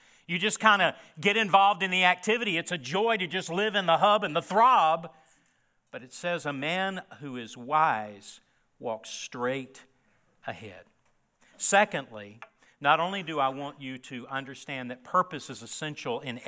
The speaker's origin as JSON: {"language": "English", "town": "Memphis", "region": "Tennessee", "country": "United States", "tie": "born or raised there", "said": "I grew up in Memphis, Tennessee. Not a good admission right now with a lot of tragedies going on in that city."}